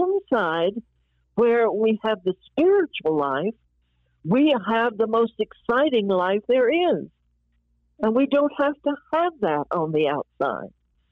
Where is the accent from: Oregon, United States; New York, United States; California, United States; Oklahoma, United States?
New York, United States; I was from New York.